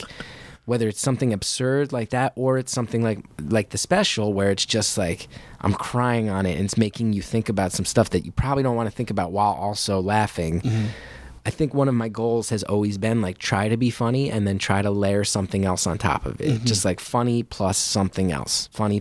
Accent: New Jersey, United States; growing up in Jersey

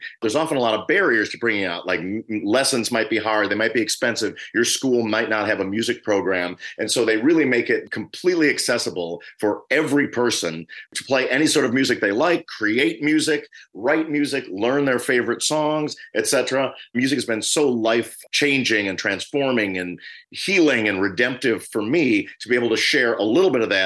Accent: Harlem, New York, United States; born there; I was born in Harlem.

